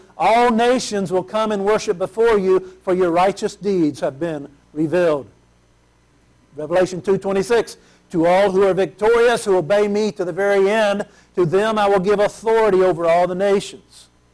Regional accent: Mississippi, United States; Racism is horrible. I grew up in Mississippi.

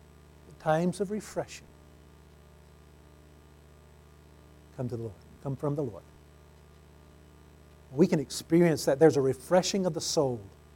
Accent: Mississippi, United States; So when I was growing up in Mississippi, oftentimes we'd get up before daylight, we'd go to the fields, and we'd work all day long in the fields, planting, harvesting.

